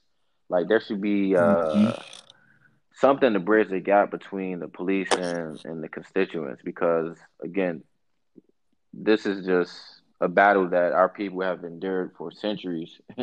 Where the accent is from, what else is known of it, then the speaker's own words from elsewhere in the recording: Maryland, United States; Where I grew up at in Prince George's County, that's the largest Black county in America.